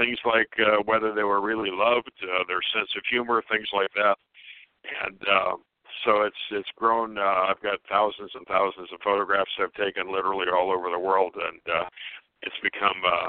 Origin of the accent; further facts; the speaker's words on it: Chicago, Illinois, United States; moved away as an adult; also born or lived in Oregon; now in Idaho, United States; I grew up in the Chicago area and I did law enforcement in the Chicago area and moved out to Oregon a long time ago